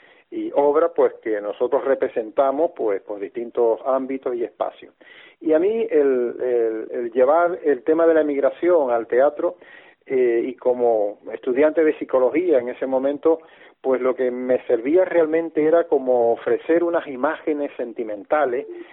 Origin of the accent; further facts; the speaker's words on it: Venezuela; born there; y yo nací en Venezuela 5 años o varios años después de que él arribara a la octava isla, como la llamamos, ¿no?